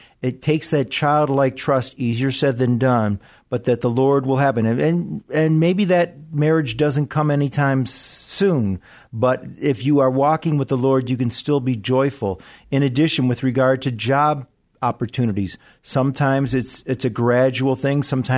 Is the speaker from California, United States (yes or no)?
no; Detroit, Michigan, United States; I'm from Detroit myself, so.